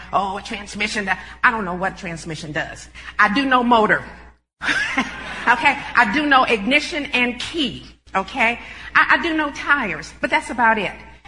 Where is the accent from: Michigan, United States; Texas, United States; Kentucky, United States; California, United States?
California, United States; now in Fort Wayne, United States; And we live where it's a lot of snow in Fort Wayne. Lots of snow and lots of ice in the winter. And I'm from California.